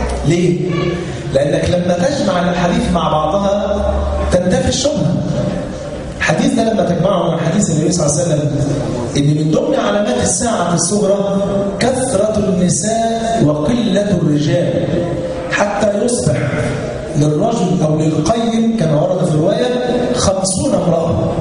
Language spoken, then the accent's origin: Arabic; Egypt; مرة والله دخلت أحد المكتبات عندنا في مصر ولقيت كتاب